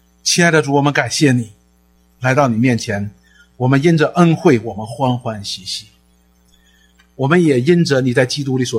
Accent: China; 灭亡不是没有了，我们中国人所讲的人死如灯灭就没有了

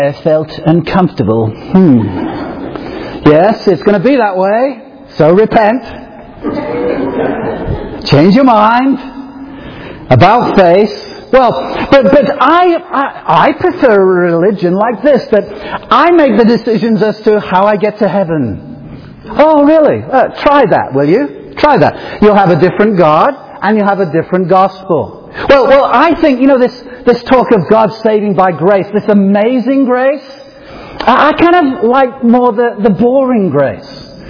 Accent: England, United Kingdom

